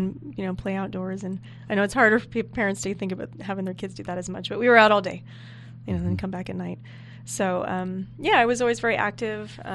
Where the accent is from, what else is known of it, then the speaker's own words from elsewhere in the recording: Pleasant Hill, California, United States; I grew up in the Bay Area in Pleasant Hill, which is by Concord.